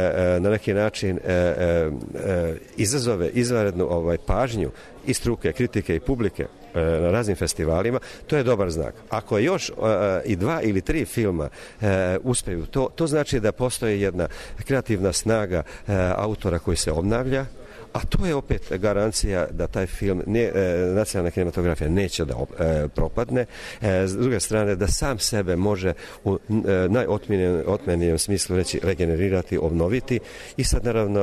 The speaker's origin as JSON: {"language": "Serbian", "country": "Serbia", "said": "ja koji kao Mađar iz Srbije posmatram situaciju"}